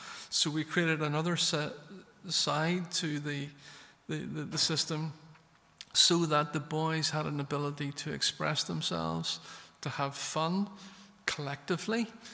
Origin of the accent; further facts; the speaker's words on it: Belfast, Northern Ireland, United Kingdom; I grew up in Belfast during the 70s and the 80s, and I was surrounded by people who were certain